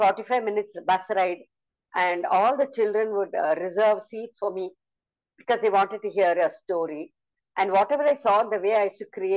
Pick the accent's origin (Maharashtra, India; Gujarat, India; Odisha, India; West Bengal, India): Maharashtra, India; Mumbai; first language Tamil; English is a second language; And she would tell it in Tamil, that was my mother tongue. And in Bombay, the second language was Hindi, and the third language Marathi. First language was English.